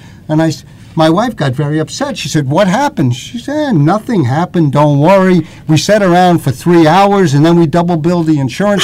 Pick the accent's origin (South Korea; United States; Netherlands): United States; Long Island, New York; we talk about growing up on Long Island.